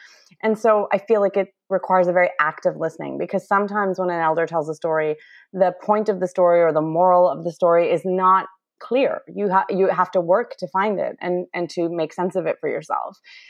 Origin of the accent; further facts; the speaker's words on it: Ontario, Canada; I grew up with that mythology, knowing about Trickster, and I grew up in Northwestern Ontario